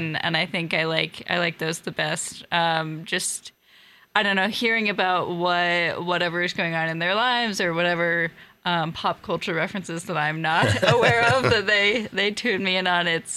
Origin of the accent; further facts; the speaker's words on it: Pierce, Nebraska, United States; Yeah, no, I'm originally from Pierce, Nebraska. So okay. Go Blue Jays. And then I went to Wayne State for college and got my degree in human service counseling.